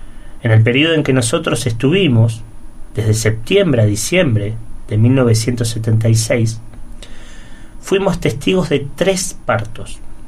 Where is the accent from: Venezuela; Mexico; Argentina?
Argentina; nosotros tenemos esa particularidad como argentinos, ¿no?